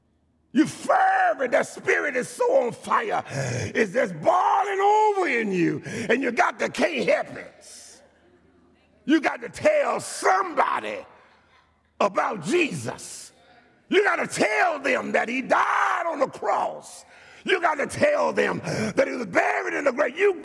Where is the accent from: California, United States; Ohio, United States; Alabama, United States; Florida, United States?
Alabama, United States; Birmingham; now in Maryland, United States; I'm from Alabama. Birmingham, Alabama, amen.